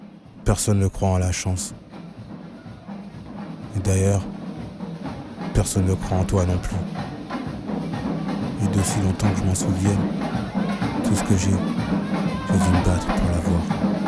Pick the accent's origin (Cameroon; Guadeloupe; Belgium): Guadeloupe; also born or lived in France; Je suis né en France, mais moi, je viens de Guadeloupe.